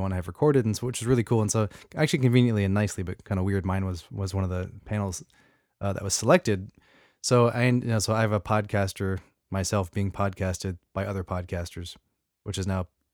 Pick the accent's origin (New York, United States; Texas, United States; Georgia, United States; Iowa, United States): Texas, United States; I'm from Texas and I've never been to Santa Fe.